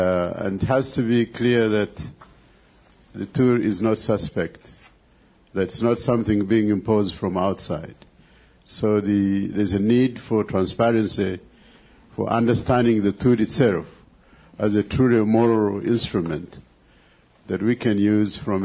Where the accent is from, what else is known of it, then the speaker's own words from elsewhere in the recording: Uganda; I'm from Uganda.